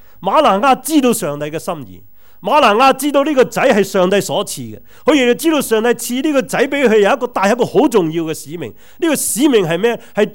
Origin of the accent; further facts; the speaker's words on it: New Territories, Hong Kong; 我新界长大的时候，我记得小的时候都、有一首那些歌成日唱